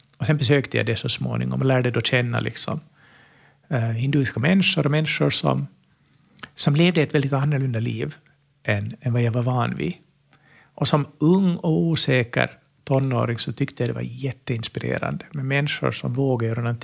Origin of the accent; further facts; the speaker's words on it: Finland; Jag var dålig på finska när jag var barn, som en äkta finlandssvensk.